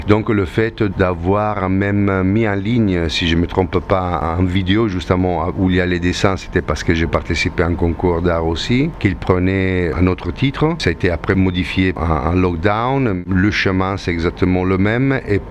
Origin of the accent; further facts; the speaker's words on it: Italy; French is a second language; Bon, après, moi, je suis italien, donc ça pourrait être dit en italien aussi.